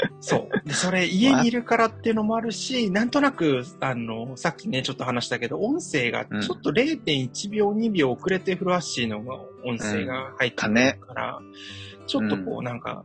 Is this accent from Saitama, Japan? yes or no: no; Hiroshima, Japan; 自分の方が、3月から広島に、地元の広島に帰りまして、仕事を、生活をしておりまして